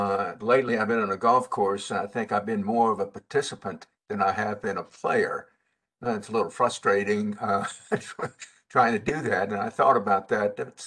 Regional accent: Washington, District of Columbia, United States; born there; I lived in Washington, D.C., and I was born in Washington, D.C., so it has a lot of meaning.

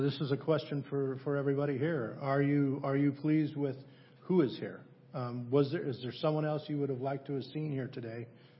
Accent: Washington, United States; I come from Eastern Washington where dust was a huge problem there

